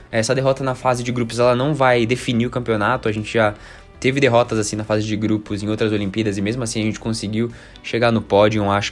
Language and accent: Portuguese; Brazil; Então o que a gente pode fazer como bom brasileiro é reclamar, que é o que a gente faz de melhor